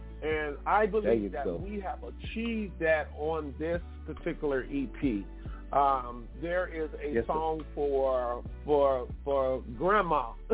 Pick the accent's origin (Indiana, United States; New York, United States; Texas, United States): Indiana, United States; Indianapolis; I started writing, as a young little boy growing up in Indianapolis.